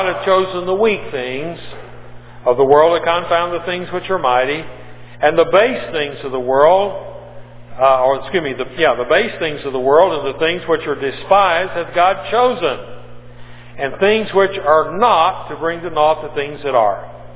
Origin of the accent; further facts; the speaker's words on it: Texas, United States; I mean, I'm from Texas, and I got to keep my mouth shut. Because you know when you see a Texan's mouth's moving